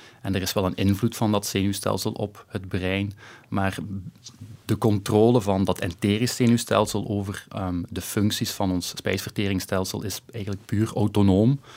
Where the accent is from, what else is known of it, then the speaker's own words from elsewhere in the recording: Hasselt, Flanders, Belgium; Ik ben van Hasselt. Dat is duidelijk, hè?